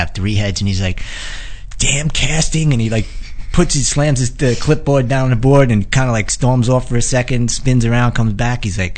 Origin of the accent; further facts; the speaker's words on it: New York, United States; accent: New York; I'm straight out of New York at the time, and my accent was a little more than it is now, and I had the whole New York vibe going.